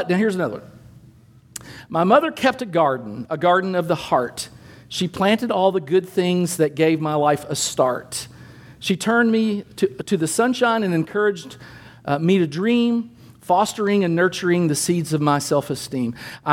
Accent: Kentucky, United States; You know, I'm a guy from Kentucky.

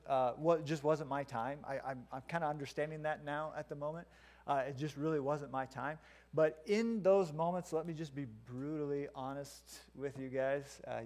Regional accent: Stanton, United States; born there; One is I was born here in Stanton, if nobody knows that.

